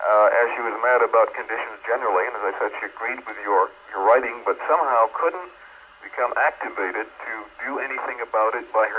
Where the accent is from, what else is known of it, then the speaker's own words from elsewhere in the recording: Boston, Massachusetts, United States; I'm a Bostonian myself, though not in the city right now.